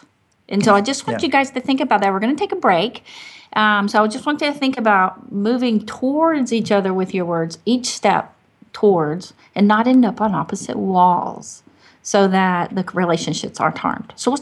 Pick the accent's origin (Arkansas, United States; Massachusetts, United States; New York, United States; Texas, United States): Arkansas, United States; also born or lived in Michigan; I'm from Arkansas, if he takes something when he goes. Like when I was in Michigan, every time I went to someone's house, I took cookies or bread or something.